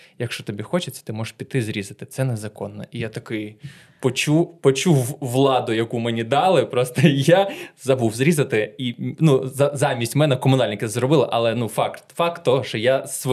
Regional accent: Dnipro, Dnipropetrovsk Oblast, Ukraine; now in Kyiv, Ukraine; Я з Дніпра, жив на правому березі, в центрі.

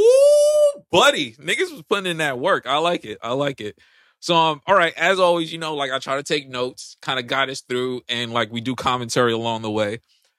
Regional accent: New York, United States; And all I could think about as a New Yorker is, I don't mind my business.

